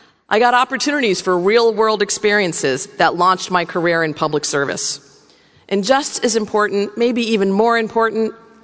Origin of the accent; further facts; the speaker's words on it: Hawaii, United States; born there; I was born in Hawaii, and we lived on both coasts, and we moved around a bit as my father was deployed to different places.